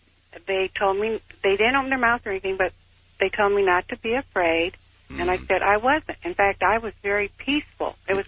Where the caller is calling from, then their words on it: Illinois, United States; Illinois.